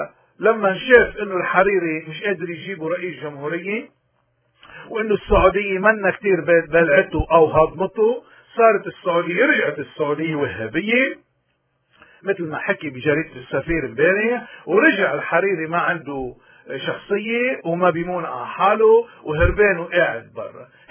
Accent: Lebanon; now in Canada; أنا بكندا كندي ولكن لبناني ماروني

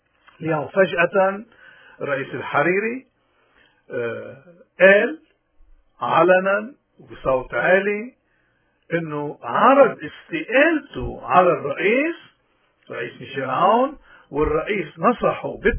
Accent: Lebanon; accent: Lebanese; بلهجتنا اللبنانية او بلغتنا العامية

